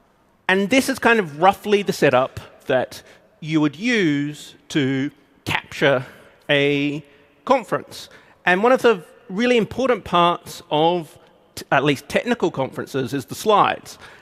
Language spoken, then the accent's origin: English; Australia; So, for people who are good at picking accents, might have noticed that I'm Australian